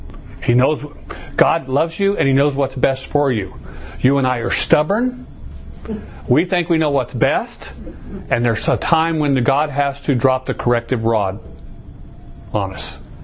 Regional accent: Chandler, Arizona, United States; And there were the times as a kid growing up in Chandler, I always, you know, when dad's not there, there's a sense that something's going on outside that's happening.

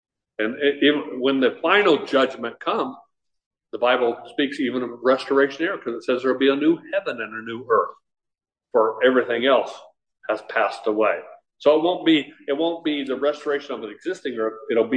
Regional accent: Chandler, Arizona, United States; I grew up in Chandler, and all we ever drank in Chandler was well water.

